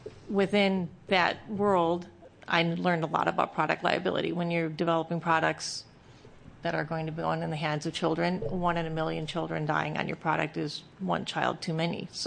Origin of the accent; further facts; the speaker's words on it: Oregon, United States; I'm a farmer from Southern Oregon.